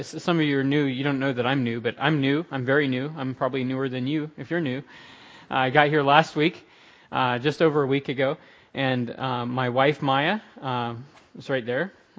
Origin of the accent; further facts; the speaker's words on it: Orlando, Florida, United States; I'm from Florida, I'm from Orlando, Florida